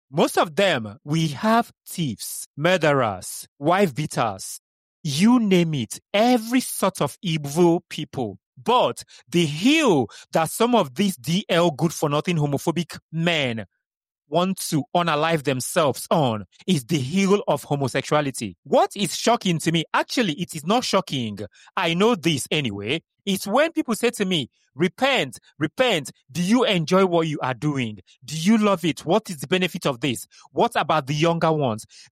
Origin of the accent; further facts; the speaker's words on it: Nigeria; I am an Igbo man first. I am a black man first. I am from Nigeria first. My skin is melanated. I'm a black man. And then I'm a homosexual. That is what I am. I am a homosexual man that is Igbo.